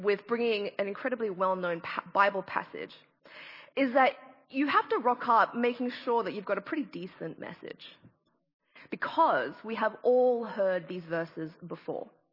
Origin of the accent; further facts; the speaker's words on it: Darwin, Northern Territory, Australia; my family, well, my brother and I, we were born and raised in Darwin in the Northern Territory.